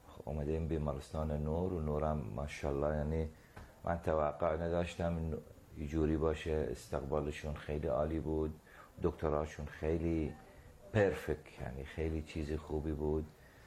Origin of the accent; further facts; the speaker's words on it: Kuwait; ما اونجا بزرگ شدیم تو خود کویت. کویت هم کشور خودمه.